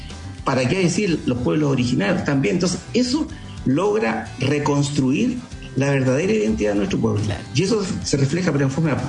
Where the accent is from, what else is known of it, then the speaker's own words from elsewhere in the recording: Chile; nosotros somos chilenos